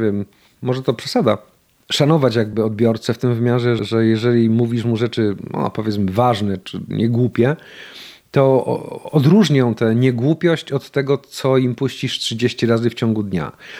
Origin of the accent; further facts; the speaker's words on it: Greater Poland Voivodeship, Poland; born there; accent: Poznań; Ponieważ urodziłem się w Wielkopolsce, jak przyjeżdżałem do Małopolski, to pierwsze 2 dni były adaptacyjne. Czyli jak ktoś rozpoznał, że mówię innym akcentem, to dostawałem bęcki tak zwane za akcent